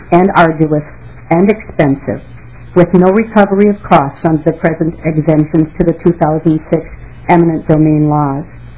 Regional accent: Lakeville, Minnesota, United States; I'm from Lakeville, Minnesota.

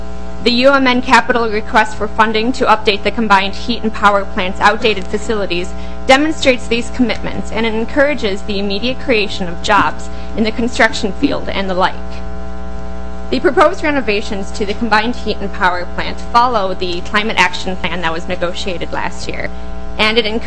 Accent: North Mankato, Minnesota, United States; Well, I'm from North Mankato, okay.

